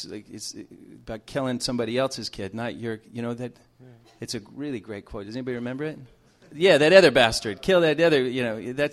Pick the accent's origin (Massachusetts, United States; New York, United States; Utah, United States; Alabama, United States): Utah, United States; also born or lived in California, United States; Yeah, I was born in California. I grew up in Utah.